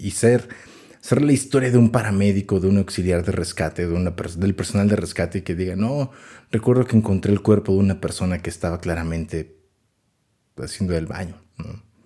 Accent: Tula, Hidalgo, Mexico; hace poco vi una noticia por aquí cerca de donde vivo. Ya les dije, soy de Tula.

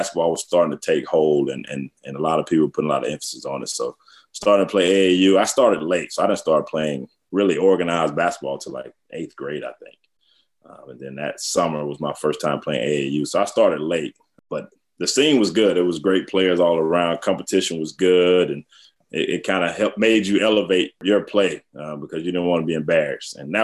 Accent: Atlanta, Georgia, United States; Waffle House. I'm from Atlanta. We got them on every corner.

